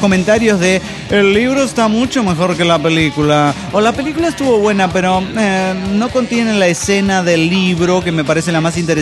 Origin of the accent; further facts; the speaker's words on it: Guerrero, Mexico; now in Phoenix, United States; Estoy muy enojado con mi ciudad natal. He dejado de ser lo que era. Cuando yo me vine. Quisiera... Esto es Estado de Guerrero, México, ¿no?